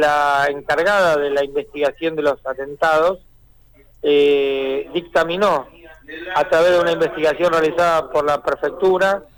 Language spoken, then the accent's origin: Spanish; Argentina; como argentinos